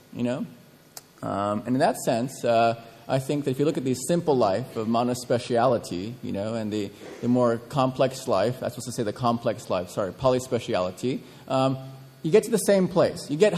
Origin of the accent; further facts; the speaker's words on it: Seattle, Washington, United States; Everyone asks me, you know, "So, where are you from?" And I say, "Seattle."